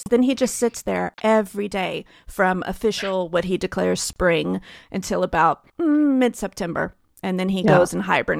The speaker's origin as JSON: {"language": "English", "region": "Texas", "country": "United States", "said": "I would say as a Texan, I was very impressed with their brisket, but maybe I've been gone too long."}